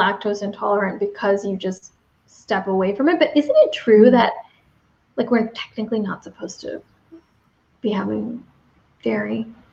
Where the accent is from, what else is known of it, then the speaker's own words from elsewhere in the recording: California, United States; And you know, the crazy thing is I grew up in California, where like pretty much exactly where you are, Kat, mm-hmm. in the Bay Area.